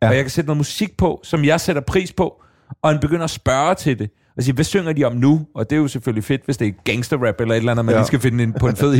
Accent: Farum, Capital Region of Denmark, Denmark; Jeg er jo fra Farum, så vi var på Storebjerg

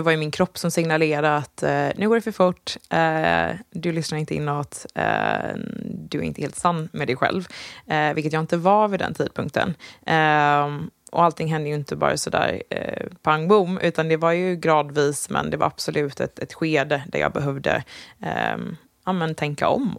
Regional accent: Gothenburg, Västra Götaland County, Sweden; Och försökt spendera somrarna hemma i Göteborg eller i Västkusten när min familj bor.

